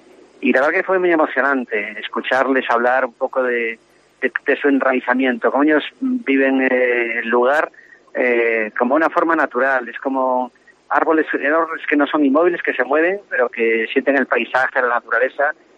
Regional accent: Vigo, Galicia, Spain; also born or lived in Santiago de Compostela; la imagen que yo recordaba de cuando era niño y adolescente, tanto en Vigo, como en Santiago, como en Ocarvallino, donde iba a pasar los veranos con mi abuelo

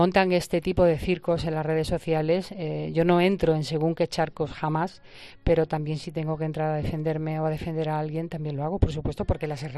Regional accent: Málaga, Andalusia, Spain; yo cuando era chica había un programa en Málaga de radio que se llamaba Cancionero.

